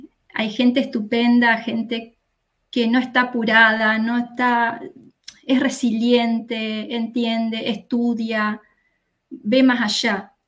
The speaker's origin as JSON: {"language": "Spanish", "country": "Argentina", "said": "soy de Argentina."}